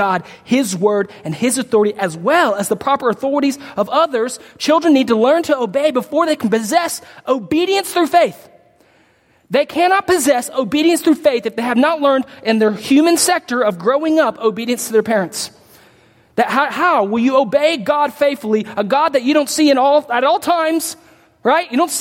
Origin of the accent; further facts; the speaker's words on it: Texas, United States; I'm a Texan, right? Ain't a word, but I just said it.